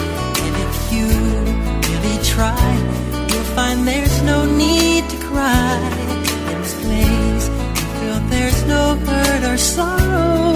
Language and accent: Romanian; Craiova, Dolj, Romania; sunt și de la Craiova.